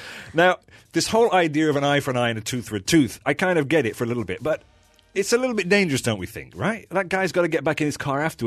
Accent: Chesterfield, East Midlands, United Kingdom; I'm from Chesterfield.

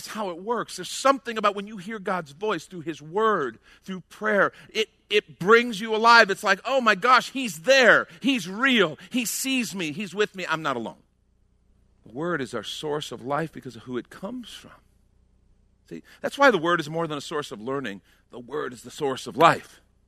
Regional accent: Illinois, United States; we grew up outside of Chicago.

